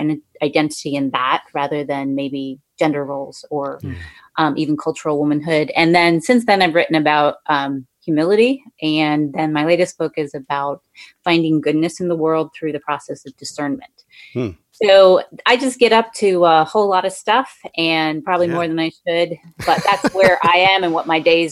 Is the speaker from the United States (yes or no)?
yes; Roanoke, Virginia, United States; I'm from Roanoke, Virginia, which is in the southwest corner of Virginia. It's in the Blue Ridge Mountains, which is a sub chain of the Appalachian Mountains.